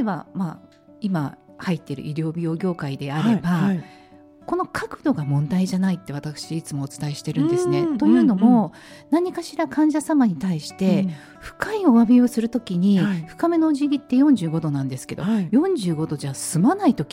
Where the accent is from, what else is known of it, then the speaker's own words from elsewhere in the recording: Kobe, Hyogo, Japan; 私自身が神戸出身でして